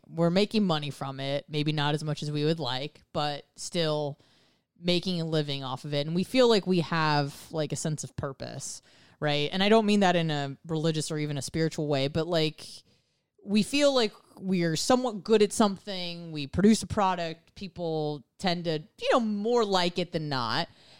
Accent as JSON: {"language": "English", "region": "California", "country": "United States", "said": "I am from California. And I still have some friends and a lot of family over there still."}